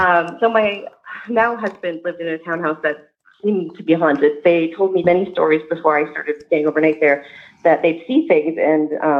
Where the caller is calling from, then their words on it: Abbotsford, British Columbia, Canada; from Abbotsford, British Columbia.